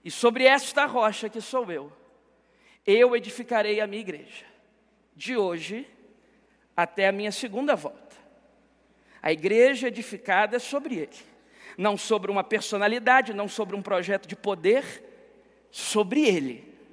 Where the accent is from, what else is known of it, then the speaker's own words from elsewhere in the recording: Guarapari, Espírito Santo, Brazil; É porque eu sou de Guarapari.